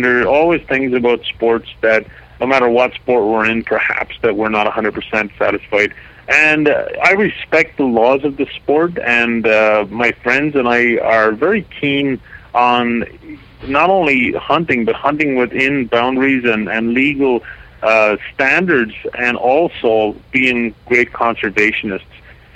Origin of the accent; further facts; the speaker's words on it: Ireland; moved away; Because we have four children and we emigrated from Ireland many years ago, and we don't have a lot of extended family.